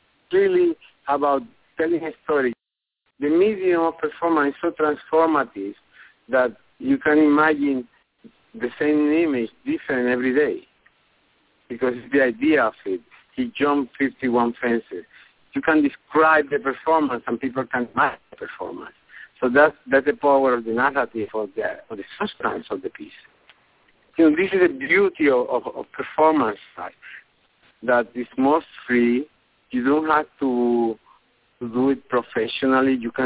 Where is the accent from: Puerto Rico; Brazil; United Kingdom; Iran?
Puerto Rico; I want Puerto Rico, my hometown, to become a state, or I want them to become independent.